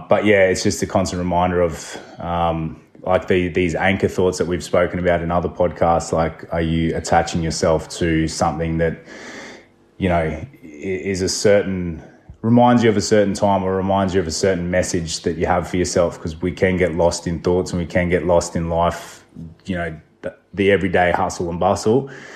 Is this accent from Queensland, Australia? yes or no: yes; Queensland, Australia; growing up in North Queensland